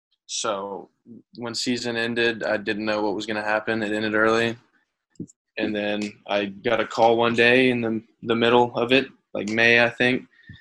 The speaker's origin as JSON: {"language": "English", "town": "Cypress", "region": "Texas", "country": "United States", "said": "I'm from Cypress, Texas."}